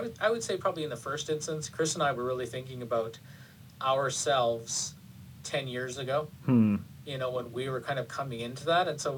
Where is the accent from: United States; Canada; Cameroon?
Canada; For me as a Canadian